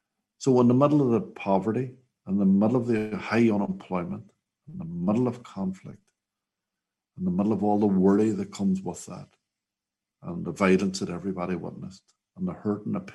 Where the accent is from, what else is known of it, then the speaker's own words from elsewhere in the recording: Derry, Northern Ireland, United Kingdom; but because I'm from Derry and the song's about Derry.